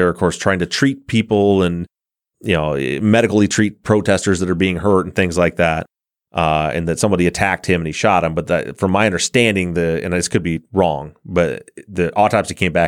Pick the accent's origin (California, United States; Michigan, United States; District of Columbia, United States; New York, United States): Michigan, United States; but even though I'm from Michigan, when I drive through Chicago, I cannot do that.